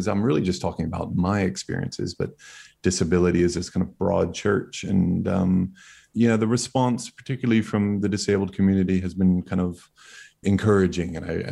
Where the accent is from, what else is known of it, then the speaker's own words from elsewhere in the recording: Florida, United States; The character grew up in Texas, but I actually grew up in Florida. And, you know, I'm from the South.